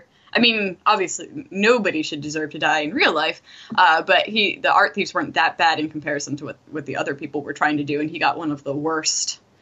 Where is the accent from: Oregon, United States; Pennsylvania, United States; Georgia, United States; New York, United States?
Pennsylvania, United States; Philadelphia; And the references to Philly... A little bit harsh on my hometown